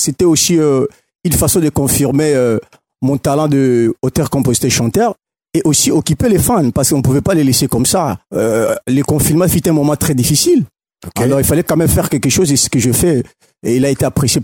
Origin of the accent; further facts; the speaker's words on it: Matadi, Kongo Central, DR Congo; Je suis natif de Matadi.